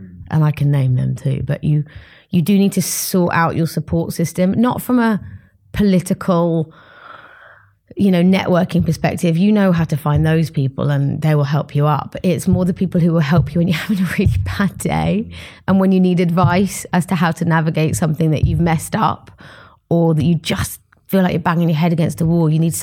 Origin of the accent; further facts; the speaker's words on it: United Kingdom; I really struggled as a British woman transitioning to different cultures